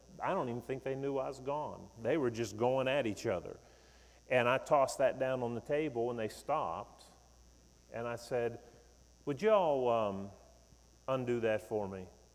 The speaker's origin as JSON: {"language": "English", "region": "West Virginia", "country": "United States", "tie": "born or raised there", "said": "I grew up in West Virginia. My grandparents were farmers all their life."}